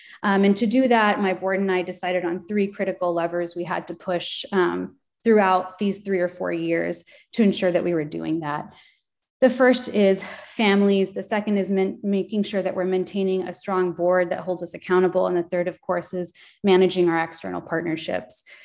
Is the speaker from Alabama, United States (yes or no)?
no; Hayward, California, United States; I wanted to come back to the city that I grew up in. I was born and raised here in Hayward.